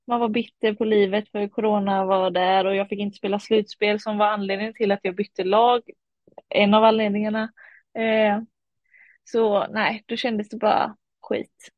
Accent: Varberg, Halland County, Sweden; born or raised there

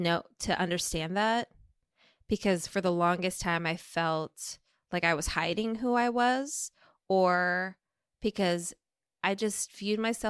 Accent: Minnesota, United States; Yeah, I mean, look, I grew up in Minnesota with refugee parents from Laos. There weren't models for a life in entertainment. It wasn't something that was encouraged. I wanted to get out of Minnesota.

